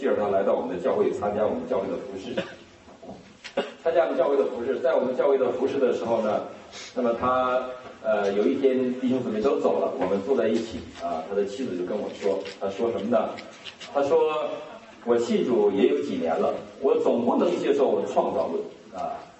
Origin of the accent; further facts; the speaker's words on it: China; 那我们中国这些人，我们来自于一个无神论的地方，我们从小是科学至上主义者，